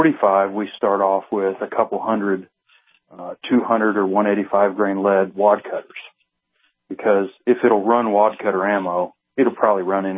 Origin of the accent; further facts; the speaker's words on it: Arkansas, United States; I will sell you some oceanfront property in my home state of Arkansas.